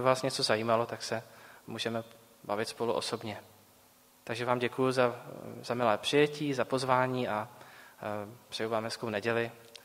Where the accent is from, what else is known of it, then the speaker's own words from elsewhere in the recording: Prague, Czechia; born there; Narodil jsem se v Praze.